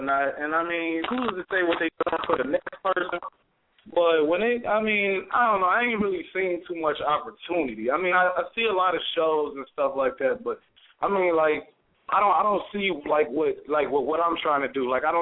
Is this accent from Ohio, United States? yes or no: yes; Cleveland, Ohio, United States; Man, growing up in Cleveland, man, it's something else, man. I can say that. The only reason I say that is because, like, Cleveland ain't like no other city.